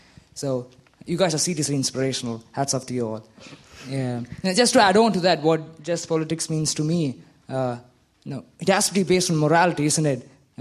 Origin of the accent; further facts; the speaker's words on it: Leeds, Yorkshire and the Humber, United Kingdom; I'm from Leeds.